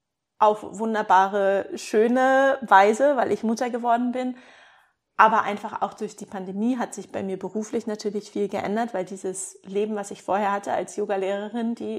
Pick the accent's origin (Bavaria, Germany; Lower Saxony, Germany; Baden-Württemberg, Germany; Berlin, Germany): Berlin, Germany; moved away; also born or lived in Canada; als ich Berlin verlassen habe, quasi meine Heimat, wo ich groß geworden bin